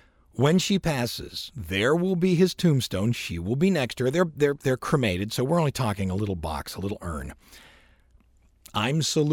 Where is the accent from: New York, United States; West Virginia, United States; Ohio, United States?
Ohio, United States; The point is, remember, we're from Ohio, so hey, how you doing?